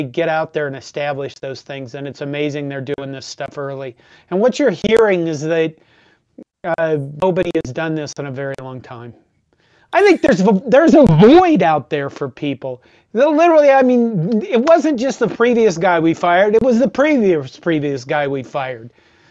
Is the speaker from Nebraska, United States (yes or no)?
yes; Curtis, Nebraska, United States; like in my little town, I grew up in Curtis.